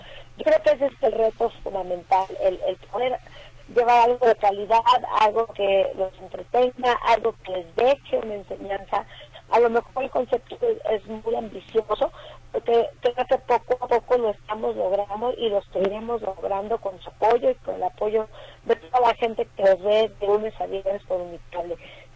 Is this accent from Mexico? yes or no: yes; Acapulco, Guerrero, Mexico; yo soy de Acapulco, yo soy guerrerense, sí.